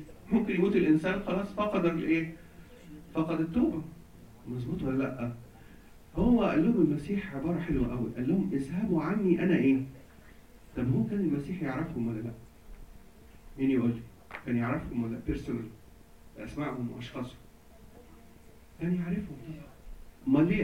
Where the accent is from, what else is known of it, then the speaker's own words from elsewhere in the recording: Egypt; يعني ما اعرفش الظاهره دي عندنا في مصر كتير قوي